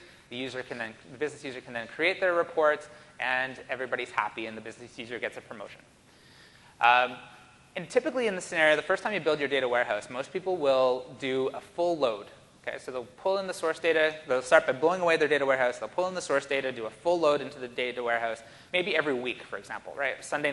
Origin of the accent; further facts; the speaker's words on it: Canada; but I'm Canadian and I'm too polite to argue with him